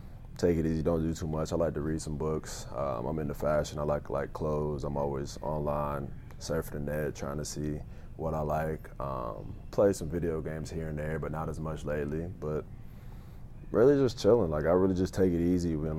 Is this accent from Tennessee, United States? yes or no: yes; Tennessee, United States; also born or lived in Indiana; I grew up in Tennessee. That's when I started. And then when I moved to Indiana, I just kind of just – basketball got mixed in as well.